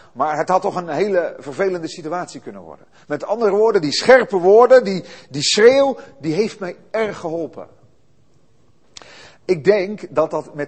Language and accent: Dutch; Zeeland, Netherlands; born there; En ik ben geboren in Zeeland op het platteland. Nou, daar heb je wel treinen, maar geen metro's en trams.